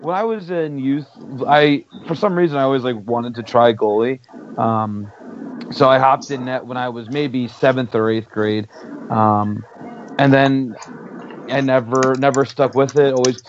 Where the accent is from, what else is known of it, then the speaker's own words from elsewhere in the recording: Robbinsville, New Jersey, United States; So you might hear that Central Jersey does not exist, but that is where I'm from. Born and raised in Robbinsville, New Jersey.